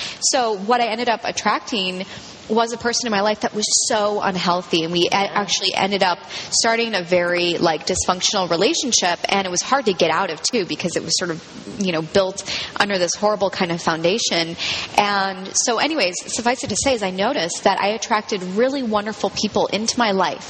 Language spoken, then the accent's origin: English; Berkeley, California, United States; And I'm basically hailing from the Bay Area, from Berkeley